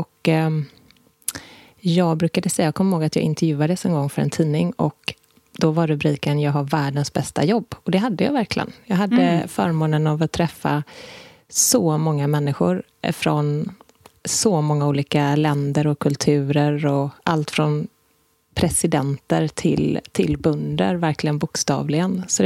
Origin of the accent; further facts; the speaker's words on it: Gothenburg, Västra Götaland County, Sweden; accent: Gothenburg dialect; Vi känner varandra från ungdomsåren i Göteborg. Vi är båda göteborgare, som du säkert hör på vår dialekt.